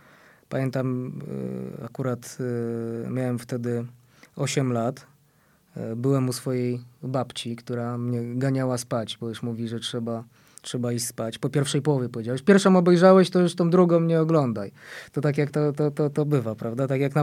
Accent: Warsaw, Masovian Voivodeship, Poland; wychowałem się na Mokotowie, mieszkam przy Belwederskiej, więc na stadion Legii zawsze miałem bardzo, bardzo blisko.

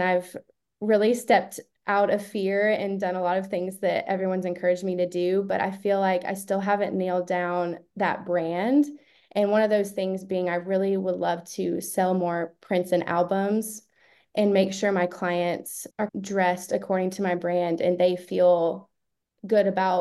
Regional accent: Lexington, Kentucky, United States; I'm from Lexington, Kentucky.

